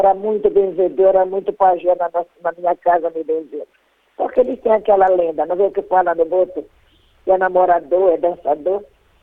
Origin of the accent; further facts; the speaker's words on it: Belém, Pará, Brazil; Eu era criada, me criei aqui em Belém, com a minha avó, com meus tios pra cá.